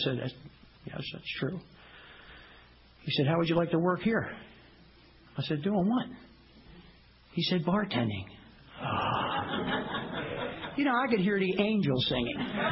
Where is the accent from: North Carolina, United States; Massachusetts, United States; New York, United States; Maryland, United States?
Maryland, United States; Baltimore; I'm originally from Baltimore City, born and raised. I'm 1 of 6, Irish, Italian, Catholic.